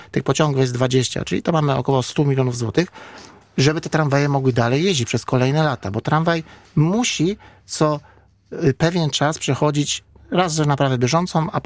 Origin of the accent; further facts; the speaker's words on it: Poznań, Greater Poland Voivodeship, Poland; ja jako poznaniak nie zgodzę się z tą powszechnie panującą opinią, że komunikacja w Poznaniu jest najdroższa w Polsce.